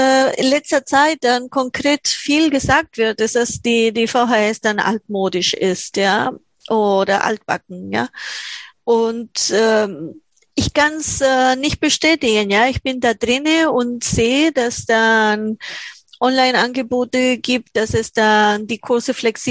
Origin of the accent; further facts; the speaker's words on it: Argentina; Ich komme aus Argentinien, das ist eine ganz schlimme Frage für mich.